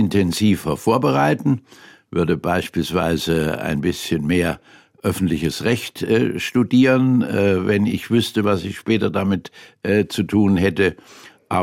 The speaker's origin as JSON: {"language": "German", "region": "Hesse", "country": "Germany", "tie": "born or raised there", "also_born_or_lived": "Lower Saxony / Baden-Württemberg", "moved": "yes", "lives_now": "Speyer, Germany", "said": "Zu Hause fühle ich mich heute in Speyer und in der Pfalz. Bei aller Sympathie für mein Geburtsland Niedersachsen, für das Land, wo ich aufgewachsen bin in Hessen, für das Land, in dem ich studiert habe, Baden-Württemberg, Rheinland-Pfalz. Die Pfalz ist meine Heimat heute."}